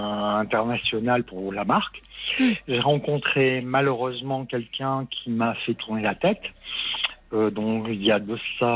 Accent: Hauts-de-France, France; born there; now in Ostricourt, France; Je suis Gémeaux, je suis né dans le Nord, je vis à Ostricourt près de Lille

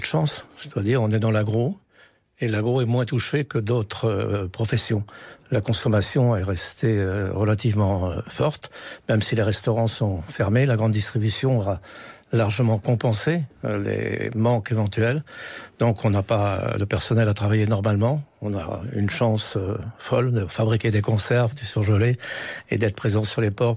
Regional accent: Guingamp, Brittany, France; je suis né à Guingamp. Mes entreprises sont dans un rayon proche de Guingamp. J'ai longtemps présidé en avant de Guingamp. Et donc, mes amis d'enfance, ceux que je fréquente régulièrement, sont guingampais

